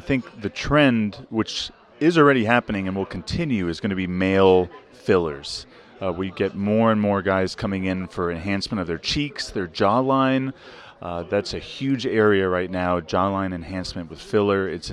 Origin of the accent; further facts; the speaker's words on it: Austin, Texas, United States; I'm from Austin, Texas.